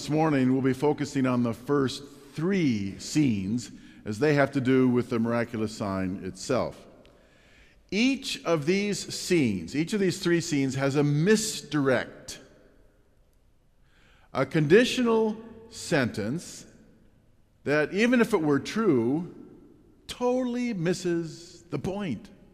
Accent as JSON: {"language": "English", "town": "Wisconsin Dells", "region": "Wisconsin", "country": "United States", "tie": "born or raised there", "also_born_or_lived": "Portage", "said": "Now, I didn't grow up in Portage, but I actually was born in Portage. I grew up in a town about 60 miles away from Portage called Wisconsin Dells."}